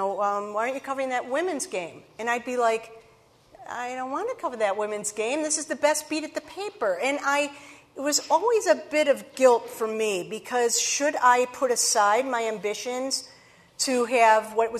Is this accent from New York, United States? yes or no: no; Chicago, Illinois, United States; I grew up in Chicago. I thought I would die at my desk at the Tribune.